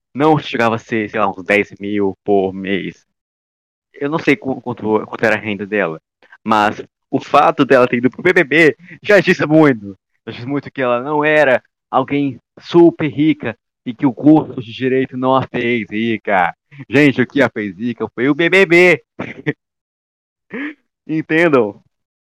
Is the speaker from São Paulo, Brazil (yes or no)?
no; Ceará, Brazil; Eu, por exemplo, sou cearense, o Danilo também é.